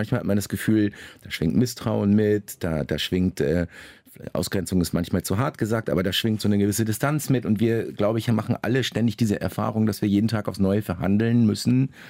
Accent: Lower Saxony, Germany; first language German; Und Deutsch ist definitiv meine erste Sprache und meine Muttersprache und auch definitiv eine Heimat. Also die Sprache ist für mich eine Heimat. Vielleicht mehr als die Felder und Wälder und Wiesen Niedersachsens. Aber meine emotionale Heimat liegt mindestens genauso sehr im Nahen Osten.

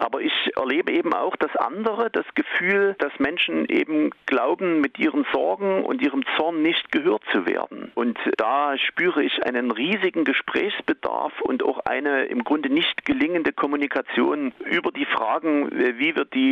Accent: Chemnitz, Saxony, Germany; born there; ich komme selbst aus dem Osten, ich bin in Karl-Marx-Stadt geboren

